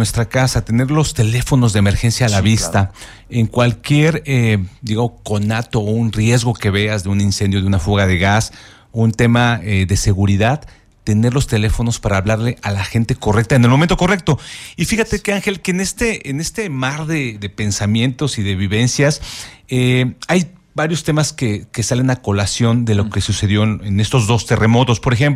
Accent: Mexico

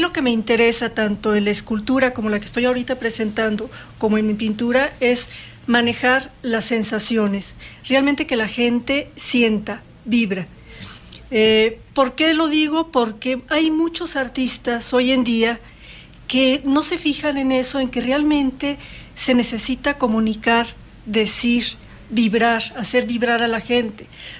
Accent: Coyoacán, Mexico City, Mexico; now in Querétaro, Mexico; yo realmente soy de México, de Coyoacán. No soy queretana, pero ya tengo también muchísimos años viviendo aquí, así que realmente ya soy queretana

